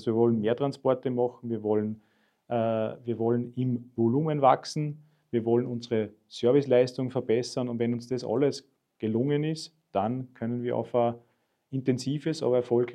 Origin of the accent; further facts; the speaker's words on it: Salzburg, Austria; dass ich eben als Salzburger an 2 Standorten arbeite